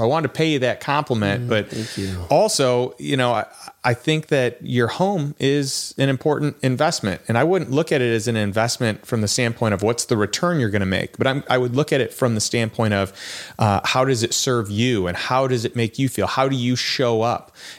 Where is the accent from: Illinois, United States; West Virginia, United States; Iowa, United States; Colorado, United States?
Illinois, United States; Chicago; You said earlier you're from Chicago. I'm from Chicago.